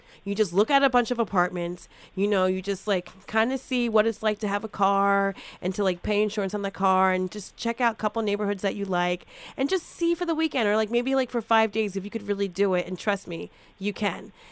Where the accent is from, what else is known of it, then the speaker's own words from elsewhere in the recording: New Jersey, United States; First of all … I'm from Jersey. I worked news overnight.